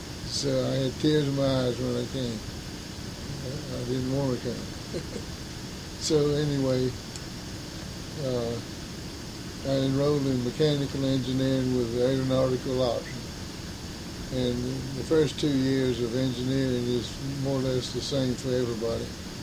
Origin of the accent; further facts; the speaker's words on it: Benson, North Carolina, United States; Benson, North Carolina.